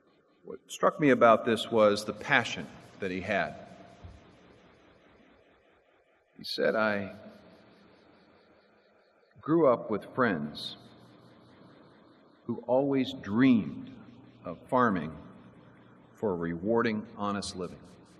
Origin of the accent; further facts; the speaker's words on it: Texas, United States; now in Delaware; I was raised in Texas, and living off other people's tax money shames me. I grew up where all my friends were farmers and ranchers, and always dreamed of farming for rewarding, honest living.